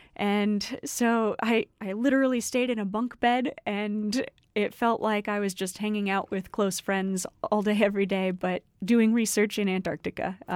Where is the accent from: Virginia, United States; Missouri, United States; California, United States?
Virginia, United States; Williamsburg; also born or lived in Chapel Hill, United States; I'm from Williamsburg, Virginia, and am now at Penn State by way of the University of North Carolina in Chapel Hill.